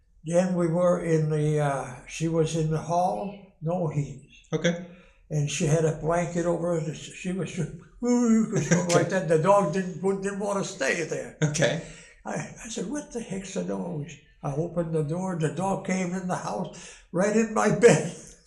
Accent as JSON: {"language": "English", "town": "Waterville", "region": "Maine", "country": "United States", "tie": "born there", "said": "I was born in Waterville, Maine. In Waterville. That's where I was born, 1922."}